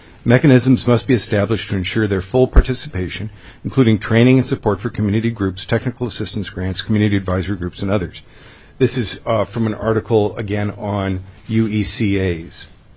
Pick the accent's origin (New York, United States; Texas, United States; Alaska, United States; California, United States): Alaska, United States; Anchorage; in my hometown of Anchorage, If a new public building is built within 500 feet, I get notice of it.